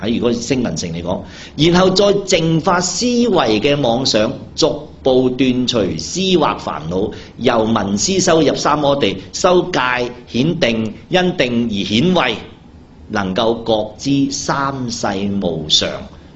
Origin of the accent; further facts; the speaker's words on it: China; 佢唔係話一種幽默啊、猜謎語啊，我哋中國人變咗咁啫